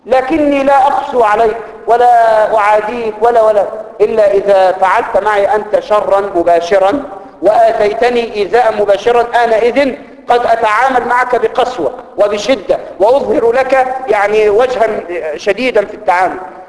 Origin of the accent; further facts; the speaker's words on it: Egypt; كأنه إحنا عندنا في مصر يقولوا العوة يعني والبعبع